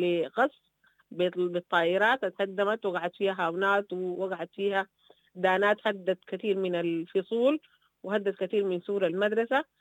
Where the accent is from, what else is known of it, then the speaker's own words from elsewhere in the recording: Sudan; ونحن برانا كسودانيين قادرين ندير مشاكلنا وندير خلافاتنا